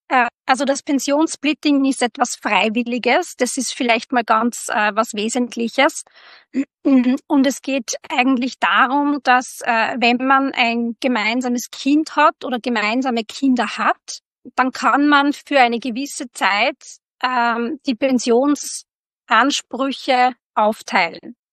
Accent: Austria; Ja, das ist gerade bei uns in Österreich natürlich ein Riesenthema

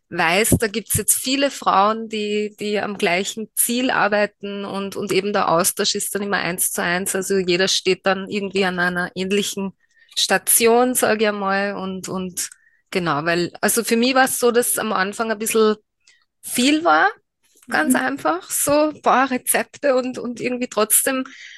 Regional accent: Upper Austria, Austria; ich komme aus Oberösterreich. Ich bin im September werde ich 49

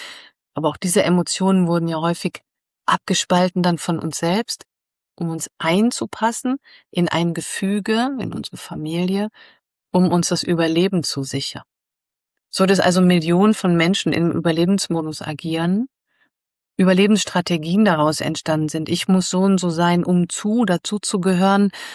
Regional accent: Germany; Weil grundsätzlich finde ich auch, sind wir als Deutsche ein entwurzeltes Volk.

